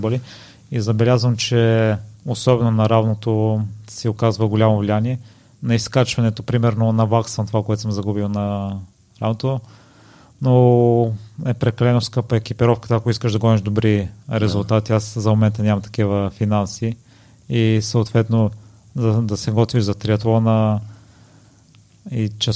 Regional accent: Kozlodui, Vratsa Province, Bulgaria; also born or lived in Sofia; аз съм от Козлодуй и след 7 класа се премести в София и летата ги прекарвах на село

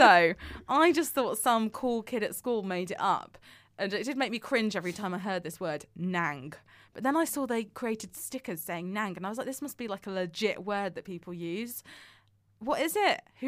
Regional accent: London, United Kingdom; I was born in North London. Actually, I wasn't born. Anyway, you don't need to know where I was born. Grew up in North London.

